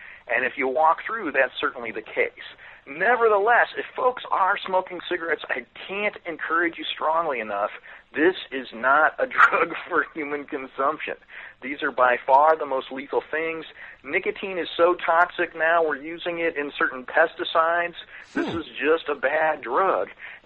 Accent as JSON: {"language": "English", "region": "Missouri", "country": "United States", "tie": "born or raised there", "said": "I love Kansas City. I grew up in Missouri"}